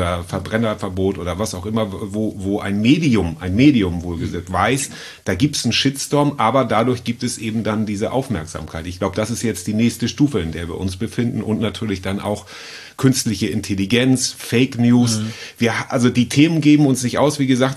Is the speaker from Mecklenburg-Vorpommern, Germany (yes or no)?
no; Schleswig-Holstein, Germany; Also Nordfriesland ist meine Heimat, aber ich zähle Glücksburg und also alles nördlich vom Kanal zähle ich als Heimat.